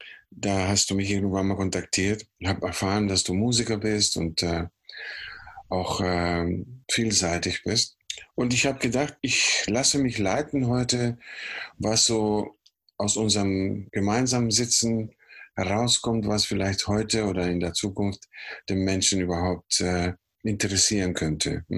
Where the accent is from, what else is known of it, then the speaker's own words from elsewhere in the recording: Valparaíso, Chile; Ja, Chile, wo ich geboren bin, war in der Nähe vom Meer.